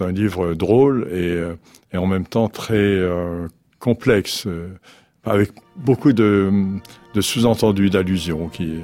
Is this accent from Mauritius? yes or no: yes; Mauritius; J'ai deux identités. Je suis mauricien et français, donc je jongle un peu avec chacune de ces identités.